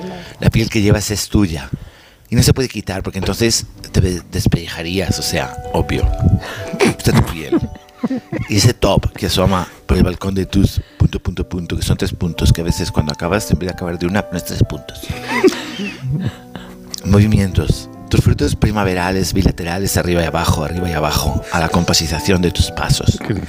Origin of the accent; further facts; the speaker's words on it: Albacete, Castilla-La Mancha, Spain; Hombre, para empezar somos los dos de Albacete.